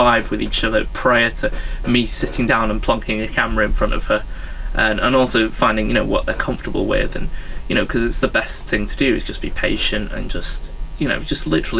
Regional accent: Manchester, North West England, United Kingdom; because I'm from Manchester and everything.

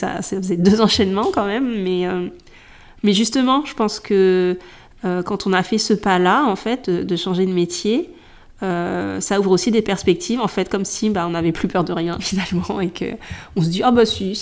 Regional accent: Paris, Île-de-France, France; je suis née à Paris, donc c'est ce qu'on appelle une vraie Parisienne, parce qu'il faut savoir qu'à Paris, il n'y a pas que des Parisiens. Donc, je n'ai connu que ça. Et c'est vrai que j'étais pas mal attachée, j'étais Paris intramuros

